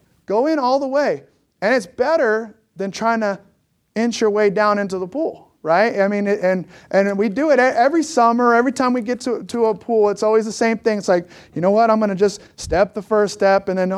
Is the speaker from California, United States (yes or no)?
yes; California, United States; Obviously, I'm from California, and so we used to like to go to the ocean.